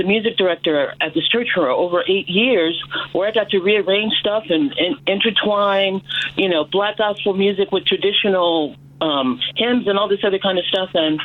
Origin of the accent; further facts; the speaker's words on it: Chicago, Illinois, United States; I was born and raised in Chicago, and Chicago is the home of gospel music, and so. We couldn't escape it.